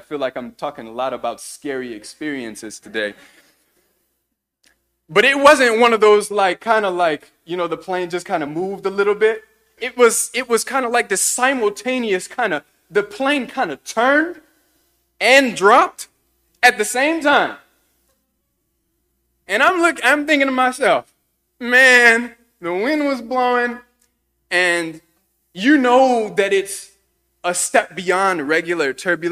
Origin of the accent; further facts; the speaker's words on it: Lafayette, Louisiana, United States; there was a judge in my hometown, Lafayette, Louisiana